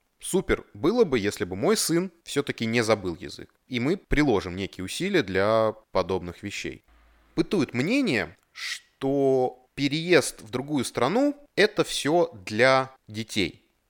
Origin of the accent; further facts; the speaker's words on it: Russia; accent: Russian; я ответил, что да, это русский акцент, я из России